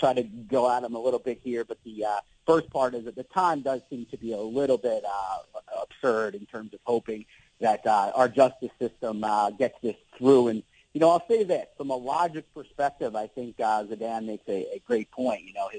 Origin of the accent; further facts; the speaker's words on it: United States; as an American, I just kind of do not really believe in the fact of adding on time when a sentence is served.